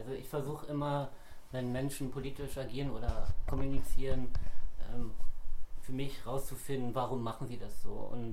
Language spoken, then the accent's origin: German; Frankfurt, Brandenburg, Germany; ich wohne selber auch nicht in Berlin, ich wohne in meiner Heimatstadt Frankfurt-Oder